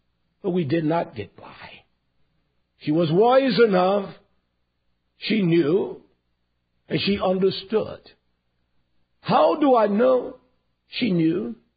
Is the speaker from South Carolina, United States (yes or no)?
yes; South Carolina, United States; I was raised in South Carolina, my earliest youthful days.